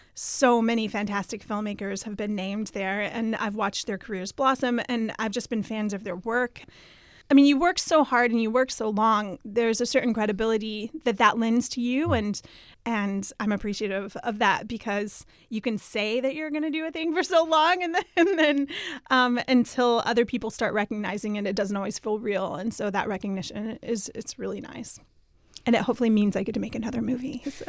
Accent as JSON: {"language": "English", "town": "Garland", "region": "Texas", "country": "United States", "tie": "born or raised there", "said": "because I grew up in Garland and it took place in Garland, we looked extensively for locations in Garland and ended up finding none, sadly."}